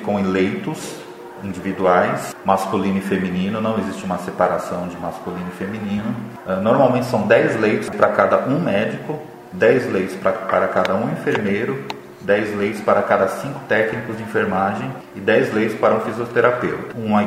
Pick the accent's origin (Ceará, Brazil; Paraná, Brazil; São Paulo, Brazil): São Paulo, Brazil; Eu sou de São Paulo, venho trabalhando na pandemia desde o início